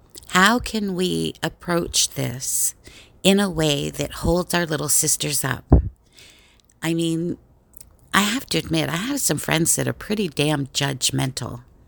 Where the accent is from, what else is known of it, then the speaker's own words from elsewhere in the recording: Canada; I'm a Canadian.